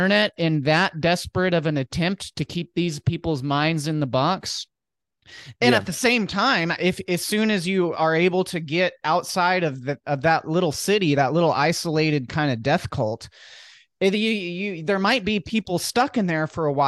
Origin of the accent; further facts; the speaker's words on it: United States; So as an American, I was used to the Matrix cities, education and religious systems and government and stuff.